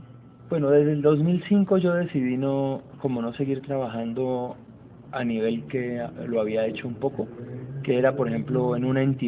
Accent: Popayán, Cauca, Colombia; also born or lived in Manizales; de Popayán, Cauca, Colombia. Estudié economía y filosofía y letras, ambas en Manizales, donde viví casi 14 años y después regresé a Popayán

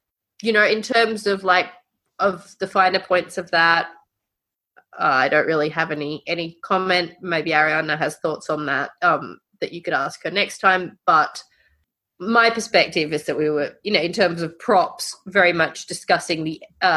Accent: Australia; Can I just say, as an Australian, hearing, is that how you think that that word is said?

